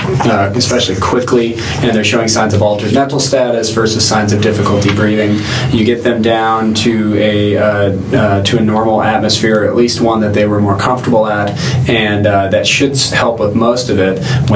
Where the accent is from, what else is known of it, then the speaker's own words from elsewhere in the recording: Phoenix, Arizona, United States; I grew up in Phoenix, so I've never had been exposed to either.